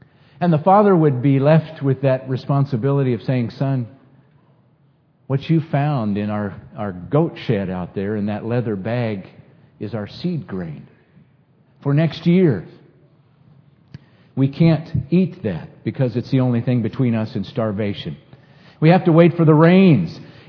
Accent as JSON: {"language": "English", "region": "North Dakota", "country": "United States", "tie": "born or raised there", "said": "I grew up in North Dakota. And in North Dakota, they grow everything, it seems like."}